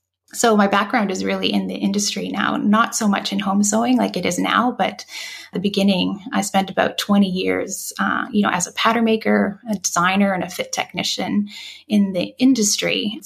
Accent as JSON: {"language": "English", "region": "Saskatchewan", "country": "Canada", "tie": "born or raised there", "lives_now": "Vancouver Island, Canada", "said": "So I'm currently living on Vancouver Island, Lake Helen, but I grew up in Saskatchewan."}